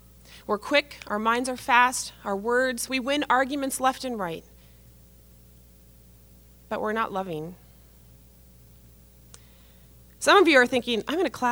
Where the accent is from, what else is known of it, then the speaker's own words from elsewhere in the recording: Chicago, Illinois, United States; I'm not from Montana. I'm actually an estate planning attorney from Chicago, so a city of 8 million to a state of 800,000 where livestock outnumber humans 12 to 1.